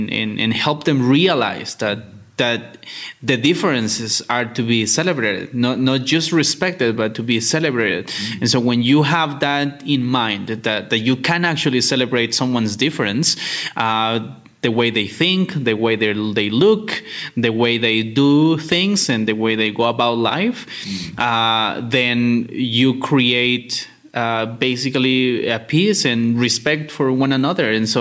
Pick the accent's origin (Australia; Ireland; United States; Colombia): Colombia; English is a second language; "I am from Colombia." and that was my level of English.